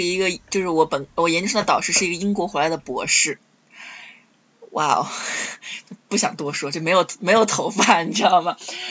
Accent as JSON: {"language": "Chinese", "region": "North China", "country": "China", "tie": "born or raised there", "said": "北方的水真的有一点点糟糕，尤其是像我老家有些地方特别喜欢用地下水"}